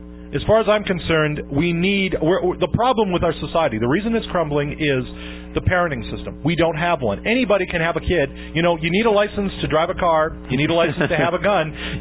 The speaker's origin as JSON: {"language": "English", "country": "Ireland", "said": "Gee, Sean, I'm Irish."}